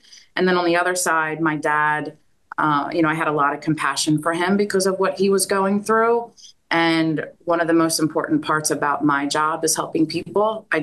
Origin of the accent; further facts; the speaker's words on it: Pottstown, Pennsylvania, United States; I'm from Pottstown, Pennsylvania, which is a suburb outside of Philadelphia.